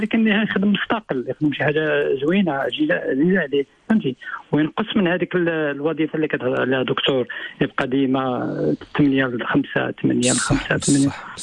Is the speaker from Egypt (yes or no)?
no; Morocco; الثقافه ديال القهوه مع ماكله شويه ماشي بحال اوروبا، شويه ناقصه عندنا في المغرب.